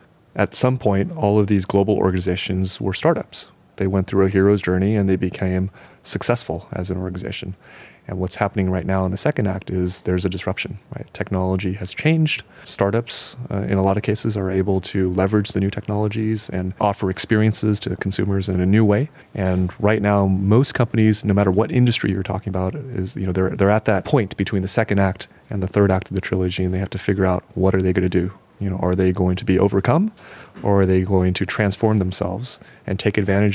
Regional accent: San Francisco, California, United States; And that's a privilege for me because I grew up in San Francisco. So it's an honor to represent SAP for basically my home area.

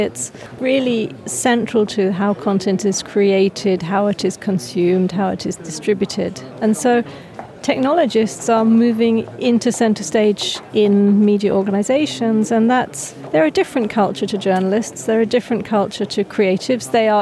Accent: United Kingdom; now in Switzerland; I'm actually a hybrid. I'm a Brit. I live in Switzerland. I work in Oxford and Switzerland and Oslo.

